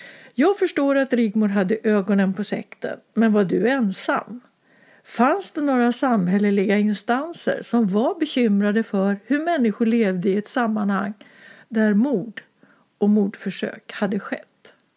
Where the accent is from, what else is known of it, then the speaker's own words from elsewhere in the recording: Örebro, Örebro County, Sweden; alltså det är den tidning som kom i brevlådan varje morgon när jag växte upp. För jag kommer ifrån Örebro.